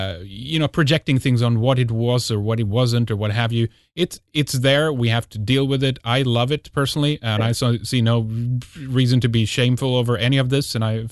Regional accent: Sweden; English is a second language; this would be my critique growing up in Sweden.

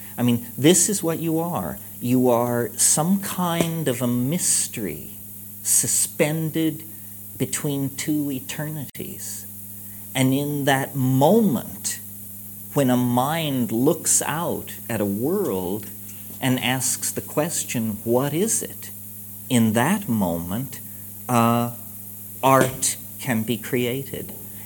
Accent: Ireland; I'm Irish. It's a weird thing to be. It's a haunted, twisted people as a people.

